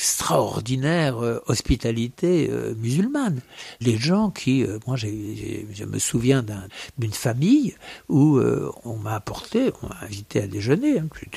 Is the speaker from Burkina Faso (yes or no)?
no; Normandy, France; born there; J'ai un côté breton, je suis né en Normandie, mais de parents bretons.